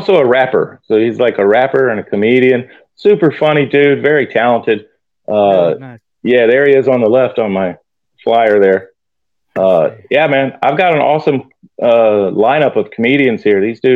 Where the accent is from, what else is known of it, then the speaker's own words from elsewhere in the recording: Texas, United States; growing up in Texas in the 1980s, when I was a kid, like, I was on my best behavior all the time